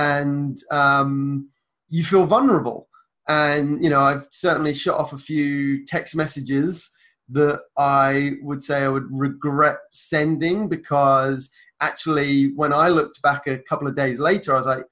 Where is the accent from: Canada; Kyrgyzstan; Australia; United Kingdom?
United Kingdom; particularly being British, we don't tend to show much emotion